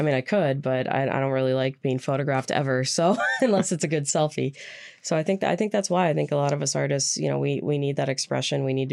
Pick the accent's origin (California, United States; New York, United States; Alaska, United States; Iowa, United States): Alaska, United States; I grew up on the Upper Hillside and, you know, was maybe a little bit bougie growing up, and moving completely across town, it's really changed my perspective on Alaska